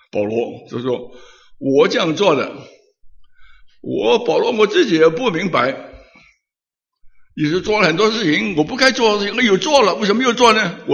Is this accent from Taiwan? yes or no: no; China; 不要说我们中国人本身就说人里面就是干戈的